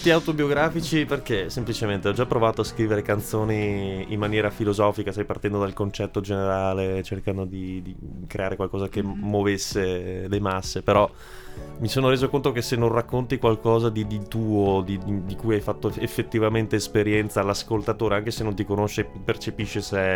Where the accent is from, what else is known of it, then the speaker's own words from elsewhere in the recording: Belluno, Veneto, Italy; perché io sono di Belluno, sono veneto